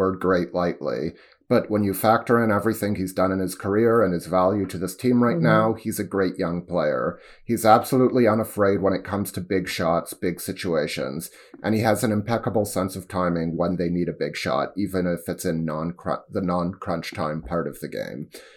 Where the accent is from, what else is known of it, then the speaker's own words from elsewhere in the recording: Toronto, Ontario, Canada; just about being a Canadian and a Torontonian in general when you're viewing yourself in contrast to the United States.